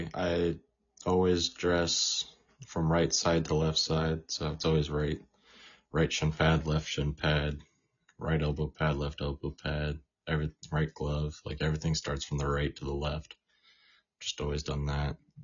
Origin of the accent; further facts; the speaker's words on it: Colorado Springs, Colorado, United States; I'm from Colorado Springs, Colorado. I'm 18 years old.